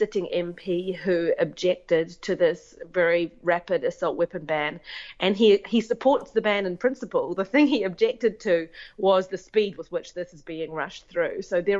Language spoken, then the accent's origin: English; New Zealand; And at the same time, as a New Zealander and as a journalist, a feeling that I absolutely had to be here to write about this.